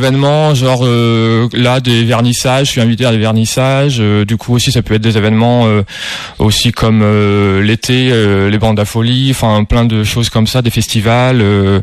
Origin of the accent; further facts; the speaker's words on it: Limoges, Nouvelle-Aquitaine, France; born there; Je suis né à Limoges